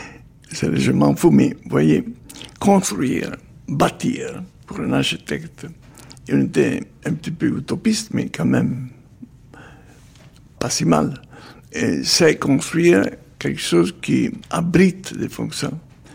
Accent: Italy; Et une place en plus, moi je suis italien.

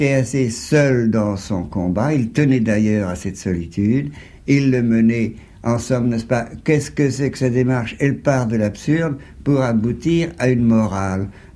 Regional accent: Saint-Brieuc, Brittany, France; born there; son père est enterré à Saint-Brieuc, qui est ma ville natale.

